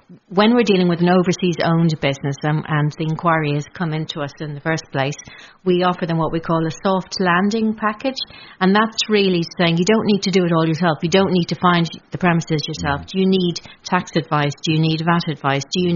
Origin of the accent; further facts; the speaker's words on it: Ireland; moved away; I relocated from Ireland here.